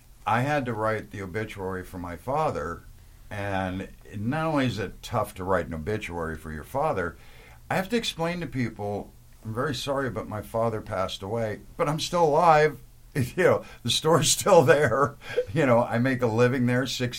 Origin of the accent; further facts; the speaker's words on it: Illinois, United States; I'm actually from Illinois, fished a lot of the creeks and stuff and catching frogs and minnows and stuff as a little kid, and then going up into the farm country of Wisconsin